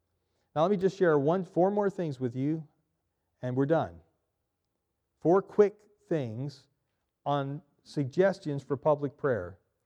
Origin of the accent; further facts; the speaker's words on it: Reading, Pennsylvania, United States; came to Reading, Pennsylvania, my hometown.